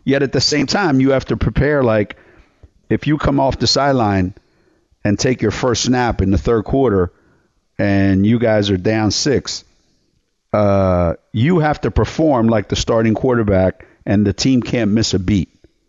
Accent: Philadelphia, Pennsylvania, United States; I would say this because I'm from Philly where you live right now.

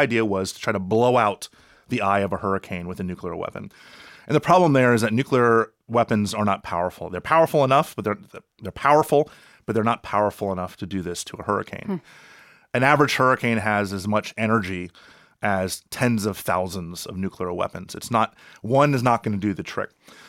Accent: Miami, Florida, United States; I'm from Miami originally, and I've lived through at least 12 hurricanes.

